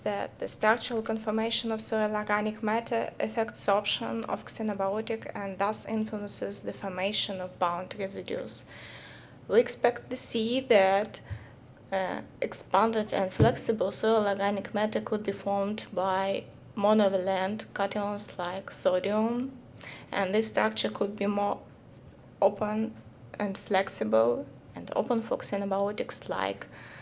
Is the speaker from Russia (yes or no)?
yes; Russia; English is a second language; now in Germany; I'm originally from Russia, and now I'm working in Germany